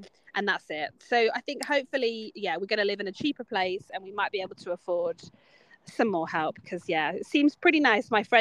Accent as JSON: {"language": "English", "region": "England", "country": "United Kingdom", "said": "I'm an English rose. So I think I'll just wilt."}